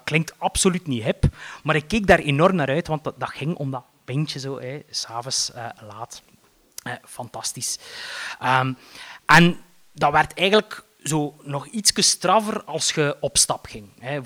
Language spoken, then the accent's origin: Dutch; Eeklo, East Flanders, Belgium; Ik ben opgegroeid in Eeklo.